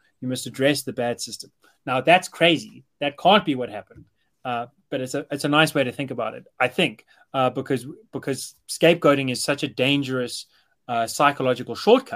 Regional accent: South Africa; It's shocking as a South African.

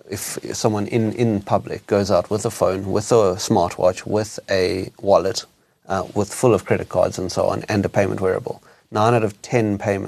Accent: South Africa; And we are South African. I'm both born and bred South African.

